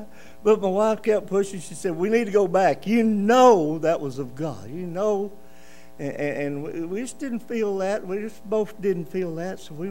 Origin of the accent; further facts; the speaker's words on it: Fort Worth, Texas, United States; now in Arkansas, United States; I was born and raised down around Fort Worth in a big church. And when I got off up here around Arkansas, we get kind of out in the hills and in different places.